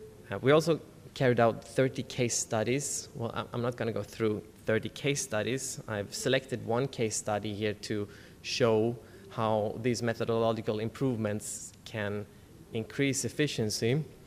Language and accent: English; Gothenburg, Västra Götaland, Sweden; I'm coming from Gothenburg, Sweden